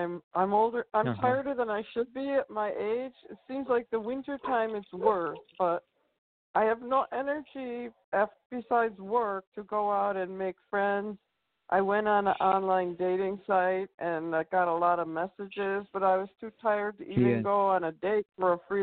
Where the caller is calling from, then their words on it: New York, United States; I'm calling from New York.